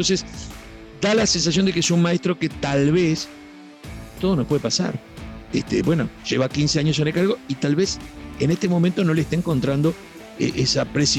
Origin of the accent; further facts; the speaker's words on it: Uruguay; Mirá qué humildes somos los uruguayos